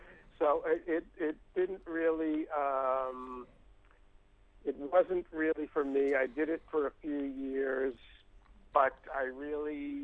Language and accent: English; Far Rockaway, New York, United States; also born or lived in Brooklyn; And I spent my first 10 years in Brooklyn, and then my family moved to another part of New York City called Far Rockaway, which is a beach town as far away from the center of New York City as you can get.